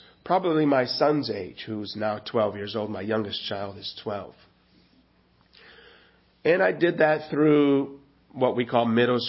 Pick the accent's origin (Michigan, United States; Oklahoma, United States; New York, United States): Michigan, United States; Lansing; So I'm from Lansing, Michigan. So I migrate eventually back to Lansing, Michigan.